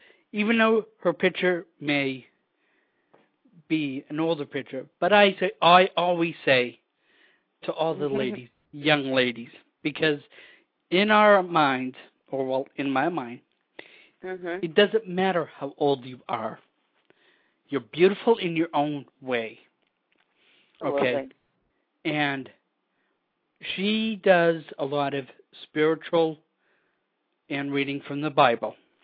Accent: Colorado, United States; I have to hold Colorado up because Colorado was my home state.

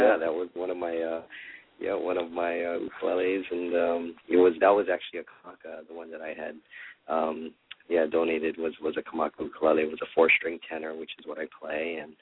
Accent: Hawaii, United States; And I guess just growing up in Hawaii, it wasn't unusual to have an ukulele and to play.

